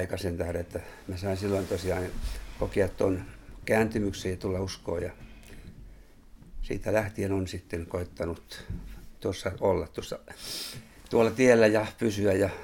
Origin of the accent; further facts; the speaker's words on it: Kauhajoki, South Ostrobothnia, Finland; now in Seinäjoki, Finland; Seinäjoella olen 40 vuotta asunut, mutta Kauhajoelta mä syntyisin. Ja Soinissa sitten oli semmoinen 9 vuotta työssä siinä välissä myöskin ja opiskelujen jälkeen.